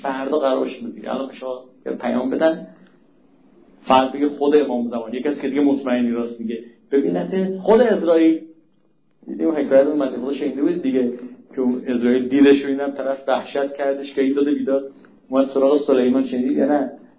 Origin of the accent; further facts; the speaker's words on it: Hamadan, Iran; من همدانی هستم.